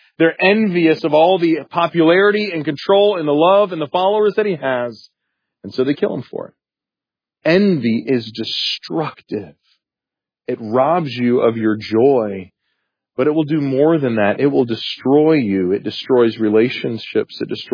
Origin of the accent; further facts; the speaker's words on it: South Carolina, United States; We had them when I grew up in South Carolina.